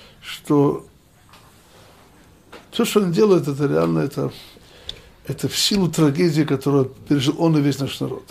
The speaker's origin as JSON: {"language": "Russian", "town": "Odesa", "region": "Odesa Oblast", "country": "Ukraine", "tie": "born or raised there", "also_born_or_lived": "Voronezh", "moved": "yes", "lives_now": "Rostov-on-Don, Russia", "said": "Я в Ростове уже живу 41 год. Не так мало. Я родом из Одессы, учился в Воронеже."}